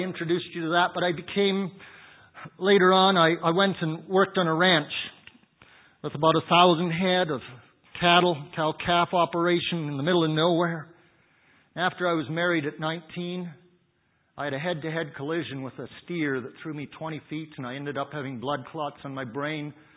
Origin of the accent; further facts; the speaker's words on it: Canada; I grew up in Canada's most liberal church.